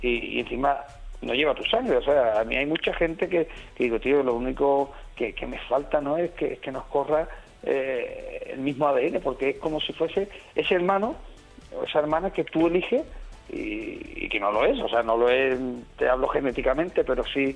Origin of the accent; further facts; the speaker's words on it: Jerez de la Frontera, Andalusia, Spain; now in Madrid, Spain; yo llevo viviendo en Madrid 20 años. Yo me vine muy joven desde mi ciudad, desde mi tierra, desde Jerez.